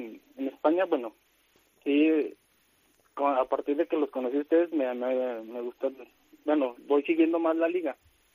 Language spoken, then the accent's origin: Spanish; Mexico; Ah, no, soy mexicano.